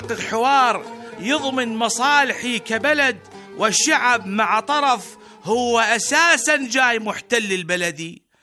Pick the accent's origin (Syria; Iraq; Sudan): Iraq; بلدنا العراق